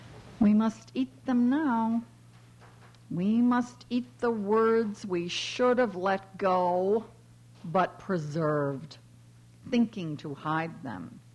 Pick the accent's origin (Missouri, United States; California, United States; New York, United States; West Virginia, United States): New York, United States; Buffalo; We also happen to have discovered that we're both from Buffalo. I just can't believe it. And we grew up, you know, we grew up within miles of one another.